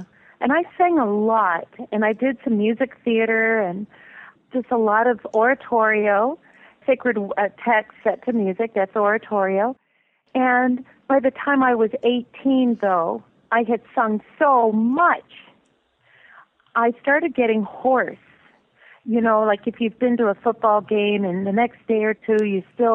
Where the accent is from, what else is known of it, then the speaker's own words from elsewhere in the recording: Ohio, United States; So I grew up in Ohio with a wonderful, you know, my mother is very European in her speech and her mannerisms and polite, you know, table manners and everything.